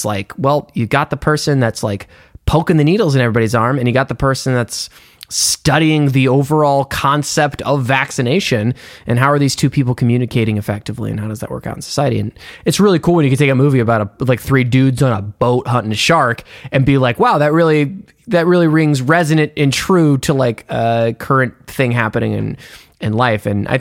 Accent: Florida, United States; you know, we're from Florida. We live in Florida, and we're like a mixed, we're a swing state, red and blue, deep runs through our veins.

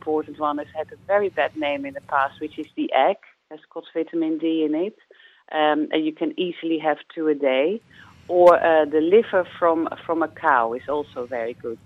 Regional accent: Netherlands; I knew kale only because I come from Holland.

